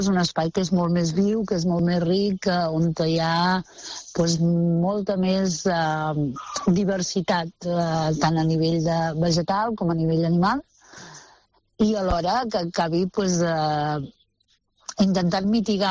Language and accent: Catalan; Catalonia, Spain; anar-me'n a un poblet que no té ni 1.000 habitants, a l'Alta Garrotxa, jo soc de l'Empordà, a viure en una casa que està fora del municipi, que està rodejada de terreny